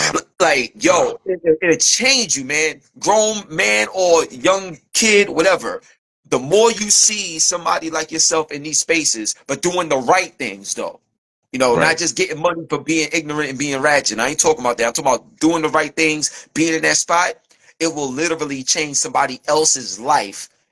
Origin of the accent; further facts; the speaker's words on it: New York City, New York, United States; I'm from East New York, Brooklyn, and that's the energy that you're gonna get.